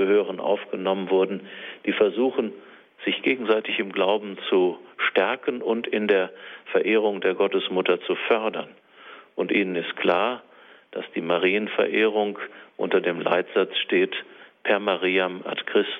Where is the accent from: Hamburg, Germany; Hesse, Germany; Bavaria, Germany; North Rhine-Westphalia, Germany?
North Rhine-Westphalia, Germany; Dortmund; born there; als gebürtiger Dortmunder, der auch schon nicht mehr so eine dichte Kirchlichkeit in seiner Kindheit und Jugend kannte